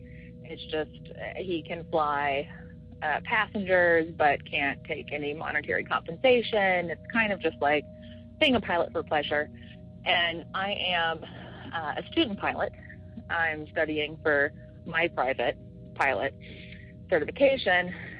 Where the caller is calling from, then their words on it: Northeast, United States; And I'll say that I am calling from the Northeast United States.